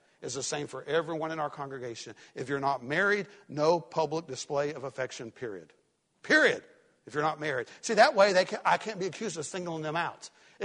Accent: Tennessee, United States; also born or lived in Florida; I'm from Tennessee. Born in Florida, grew up in Tennessee. I'm a Tennessee fan.

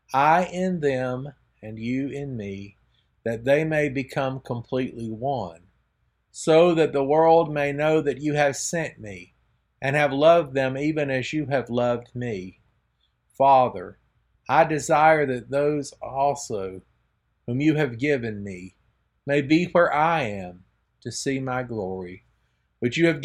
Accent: Georgia, United States; as over in my home state of Georgia, controversial segregationist leader Lester Maddox takes the same gubernatorial office.

